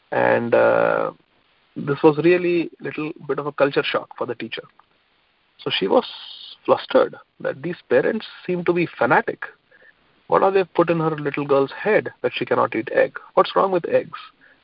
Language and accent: English; India; So Shyam Sundari went to a Christian school, like many of us did growing up in India. Even I went to a convent school.